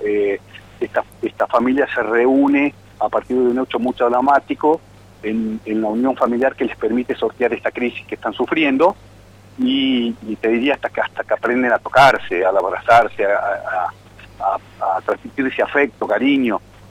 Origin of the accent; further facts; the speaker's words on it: Buenos Aires, Argentina; nosotros como porteños